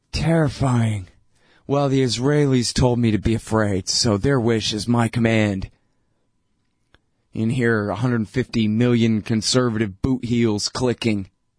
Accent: Texas, United States; I'm from Texas. What do I know? It's a foreign country to me.

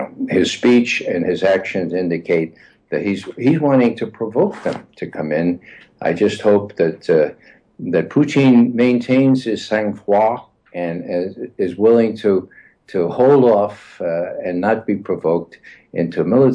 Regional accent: New York, United States; Well, I grew up in New York, right?

